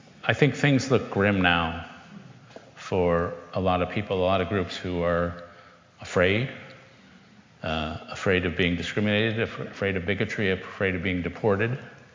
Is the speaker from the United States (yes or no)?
yes; New York, United States; I grew up in New York